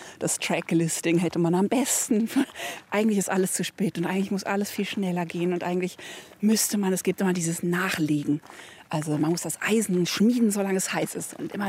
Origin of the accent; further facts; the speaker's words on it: Berlin, Germany; born there; Also ich bin in Berlin geboren, aber ich habe so ganz, ganz vage Vertrautheitsgefühle irgendwie.